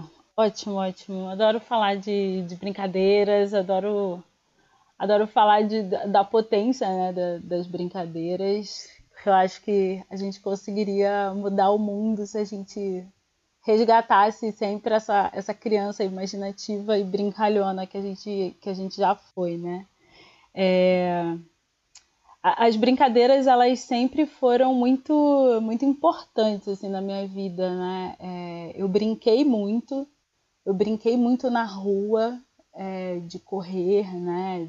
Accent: Belford Roxo, Rio de Janeiro, Brazil; eu sou de Belford Roxo, que é uma cidade da periferia da Baixada Fluminense, e minha casa, que é a casa onde minha mãe mora até hoje, é uma casa que tem um quintal imenso

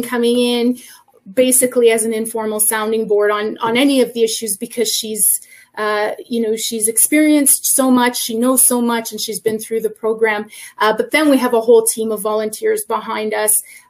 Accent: Sarnia, Ontario, Canada; I was born and raised in Sarnia

